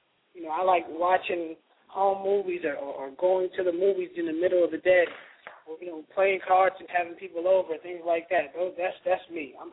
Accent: Minneapolis, Minnesota, United States; And, you know, I'm from Minneapolis, and I came to an event where she was releasing

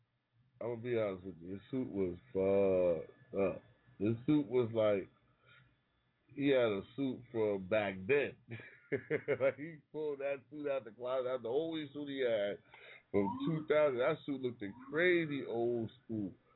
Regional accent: Harlem, New York, United States; You know, I'm from Harlem, man. I always heard the stories myself growing up

